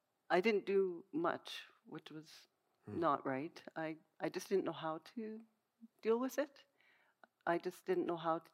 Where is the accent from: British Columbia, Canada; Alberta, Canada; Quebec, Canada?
Alberta, Canada; Calgary; I grew up in Calgary, and I grew up in a Christian home